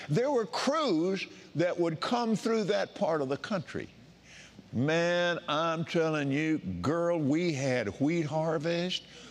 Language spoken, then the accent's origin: English; Texas, United States; Now, I was raised, as most of you know by now, I was raised out in West Texas.